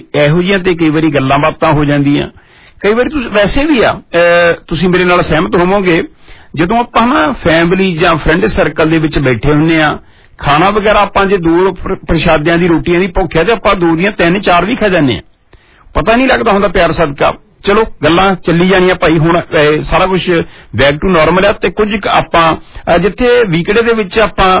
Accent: Punjab, India; ਮੇਰਾ ਪਿੰਡ ਤੋਂ ਜਲੰਧਰ ਦੀ ਗੱਲ ਕਰਾਂ 14-15 ਕਿਲੋਮੀਟਰ ਹੈਗਾ

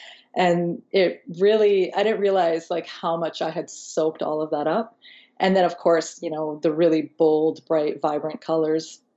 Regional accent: British Columbia, Canada; I grew up in the Okanagan.

